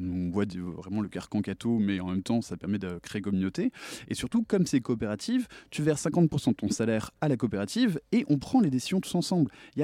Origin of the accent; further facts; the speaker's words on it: France; Et de toute façon, même en tant que Français, je connais pas l'histoire du Canada